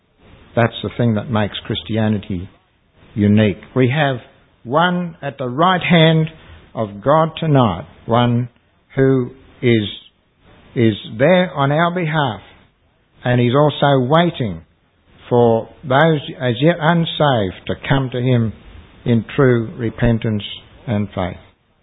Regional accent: Sydney, New South Wales, Australia; When I was a small boy in growing up in Sydney

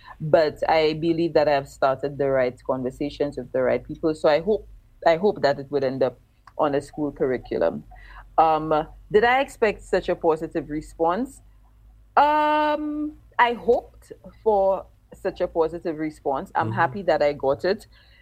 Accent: St. Lucia; come, let me tell you about when I was growing up in St. Lucia.

